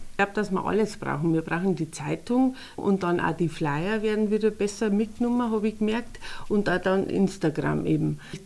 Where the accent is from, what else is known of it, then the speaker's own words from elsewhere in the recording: Bavaria, Germany; Ich komme aus Oberbayern